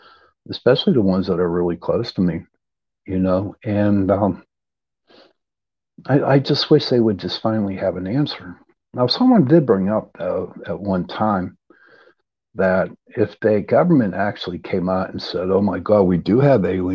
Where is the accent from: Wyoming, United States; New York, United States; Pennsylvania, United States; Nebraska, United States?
Pennsylvania, United States; I'm from Pennsylvania. And we have a little town called Kecksburg.